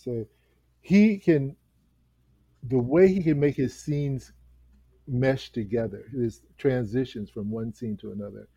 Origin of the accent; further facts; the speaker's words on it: St. Paul, Minnesota, United States; moved away as an adult; now in Los Angeles, United States; I grew up in St. Paul, Minnesota. Yep. And I moved here to LA when I was 27.